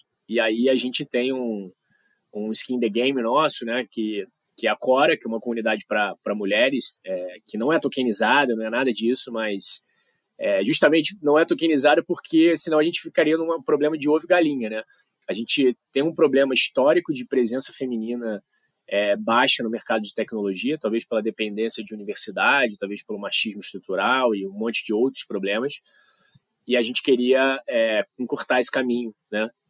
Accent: Rio de Janeiro, Brazil; now in São Paulo, Brazil; O sotaque não deixa mentir que eu sou carioca, né, mas hoje moro em São Paulo.

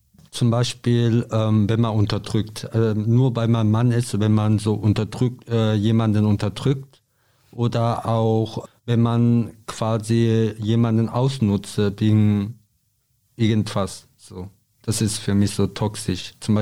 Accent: South Korea; ich komme ursprünglich aus Südkorea

